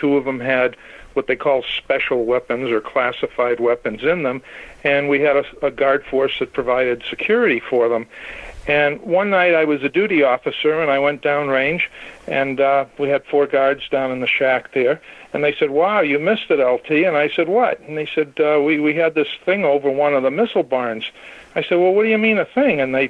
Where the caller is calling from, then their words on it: New Hampshire, United States; I'm in New Hampshire.